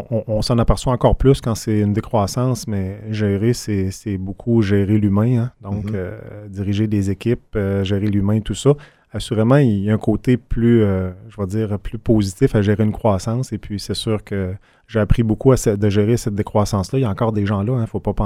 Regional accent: Gentilly, Quebec, Canada; Moi, j'ai grandi majoritairement à Gentilly. Donc, mes parents sont arrivés... je suis né en 69, on est arrivé en 70.

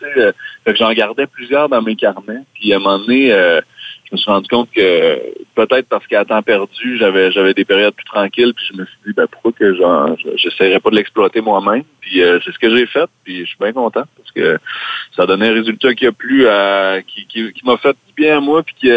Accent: Quebec, Canada; Je viens de la Beauce, je viens de la musique country, de la chanson.

